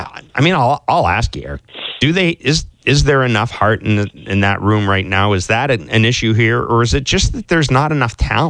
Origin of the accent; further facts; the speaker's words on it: Canada; it's like a subtle reminder of some of the things you have to do as a Canadian.